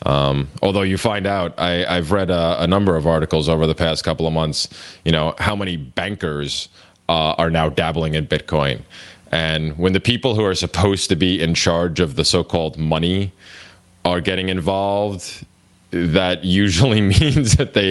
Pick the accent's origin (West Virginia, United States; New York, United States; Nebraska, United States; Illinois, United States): New York, United States; Yeah, they picked up the model of my, unfortunately, my home state, New York.